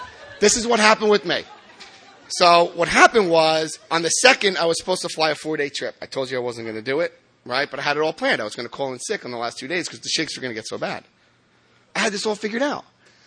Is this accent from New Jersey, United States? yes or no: yes; Paterson, New Jersey, United States; I'm from Paterson, New Jersey.